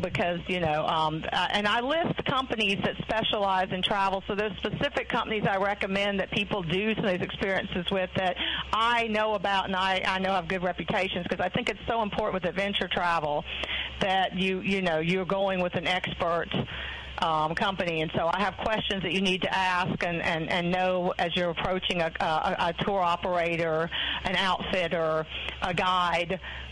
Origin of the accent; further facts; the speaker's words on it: South Carolina, United States; The Low Country, I'm from the South Carolina Low Country, so no book on adventure travel, I think, is complete without a discussion of that.